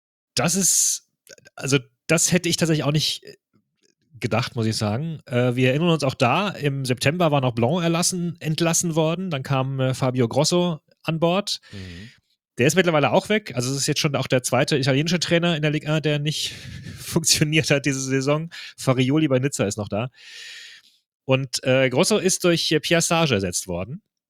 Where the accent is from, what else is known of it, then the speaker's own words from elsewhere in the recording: Freiburg, Baden-Württemberg, Germany; Sag ich hier als Freiburger